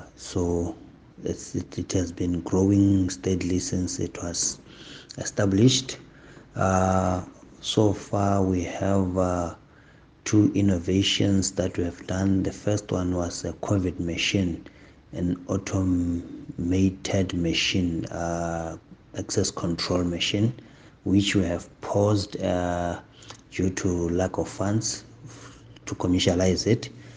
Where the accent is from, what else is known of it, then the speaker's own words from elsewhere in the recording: Botswana; I was born in Botswana, schooled in Botswana.